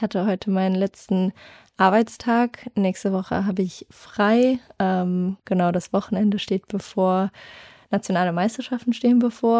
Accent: Luxembourg; seit einiger Zeit laufe ich tatsächlich nur noch als Luxemburgerin und sowieso international halt eh nur als Luxemburgerin

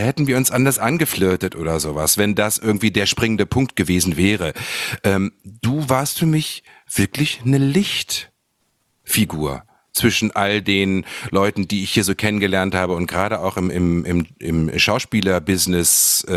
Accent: Germany; Ich bin in einer Welt aufgewachsen im Deutschland der 70er, 80er Jahre

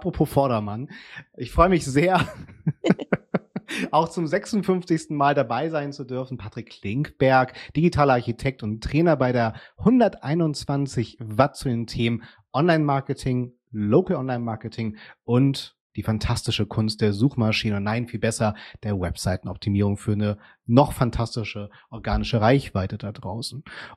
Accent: Hamburg, Germany; in meiner Heimatstadt Hamburg

